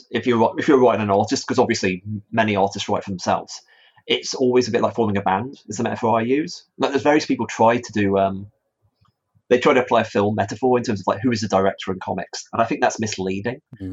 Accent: Stafford, West Midlands, United Kingdom; Like Stephanie, when she draws my hometown of Stafford and she makes it look like the most beautiful place on earth

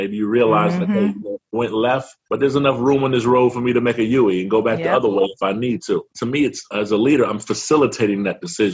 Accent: Germany; also born or lived in Baltimore, United States; born and raised in Germany. I come to you by way of Berlin and Baltimore, if that makes sense.

